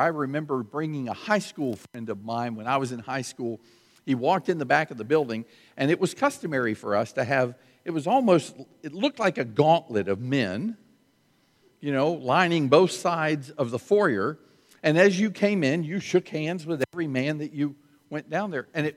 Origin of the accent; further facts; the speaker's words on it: Florida, United States; I grew up in Florida, and we used to have in Florida, when I first started driving, the most annoying automobile inspection stations any state ever created.